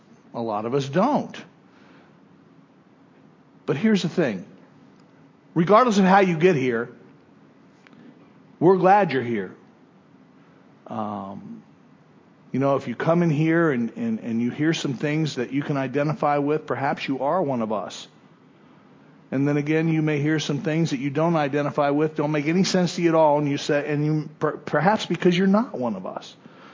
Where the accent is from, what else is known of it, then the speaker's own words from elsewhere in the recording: West Palm Beach, Florida, United States; when I was a youngster, I grew up in West Palm Beach, the north from here, right?